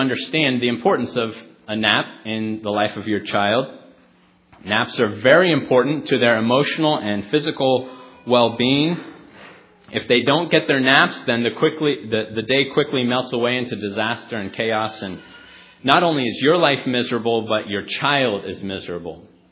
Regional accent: Phoenix, Arizona, United States; Growing up in Phoenix, you could go outside and all year round.

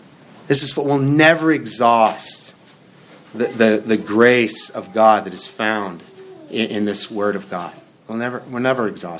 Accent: Montana, United States; now in Indiana, United States; Now, growing up in Montana, we made fun of the North Dakotans all the time, okay?

